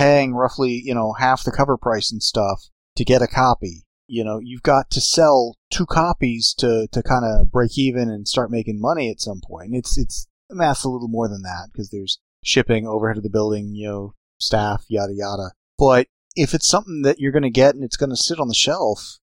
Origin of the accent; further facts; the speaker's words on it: San Diego, California, United States; When I was growing up in San Diego, and this is a tangent and I know it